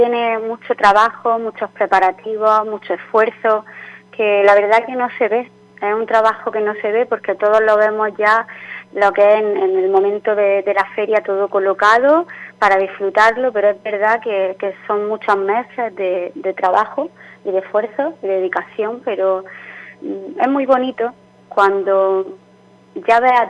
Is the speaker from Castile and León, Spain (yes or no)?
no; Turre, Andalusia, Spain; soy de Turre, soy muy turrera y para mí la feria...